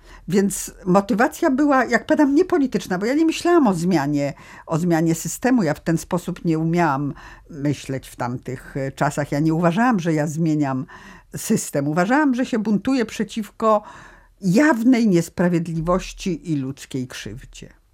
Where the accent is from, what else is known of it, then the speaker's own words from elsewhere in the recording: Łódź, Łódź Voivodeship, Poland; Ja się urodziłam i wychowałam w takiej lumpenproletariackiej dzielnicy Łodzi na Bałutach.